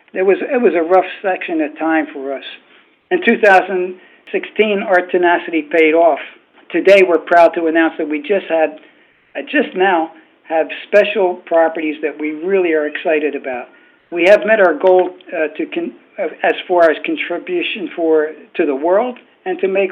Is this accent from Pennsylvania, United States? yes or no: yes; Philadelphia, Pennsylvania, United States; now in Palm Beach, United States; Well, I'm a CPA from Philadelphia. I went to Penn State, and I received my certificate in 1965.